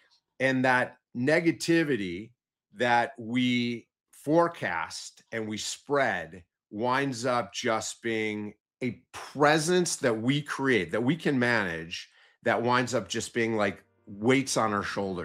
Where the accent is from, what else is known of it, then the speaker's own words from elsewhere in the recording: Michigan, United States; And I'm originally from Michigan and Northern Michigan, which is just stunning, beautiful during the summer